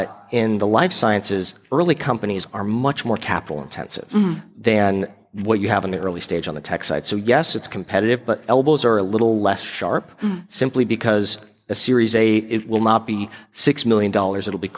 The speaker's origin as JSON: {"language": "English", "town": "Palo Alto", "region": "California", "country": "United States", "tie": "born there", "lives_now": "San Francisco, United States", "said": "Well, I am likely the most biased person you're ever going to talk to, because I was born in Palo Alto, I went to Stanford, and I very proudly have lived in San Francisco for the last 9 years."}